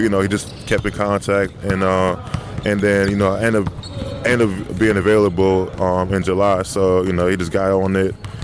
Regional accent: Quebec, Canada; Growing up in Canada, hockey's always going to be throwing your face and stuff like that.

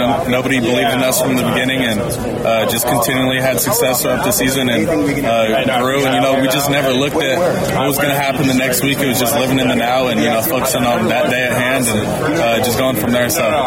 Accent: Oregon, United States; I'm from Oregon.

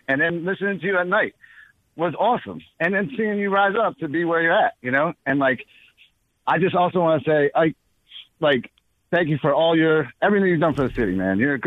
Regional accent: Philadelphia, Pennsylvania, United States; I love Philly. I'm from Philly forever.

